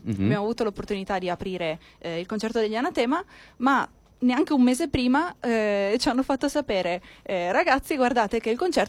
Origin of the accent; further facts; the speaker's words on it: Villa Vicentina, Friuli-Venezia Giulia, Italy; l'unica non locale sono proprio io, che vengo da Villa Vicentina, un paese in provincia di Udine